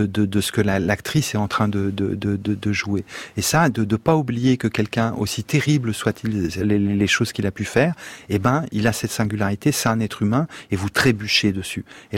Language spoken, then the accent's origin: French; France; born there; je suis français. Est-ce que je suis français? Je suis pas vraiment français, mais enfin, je suis né ici, quoi. Je suis né ici quand même.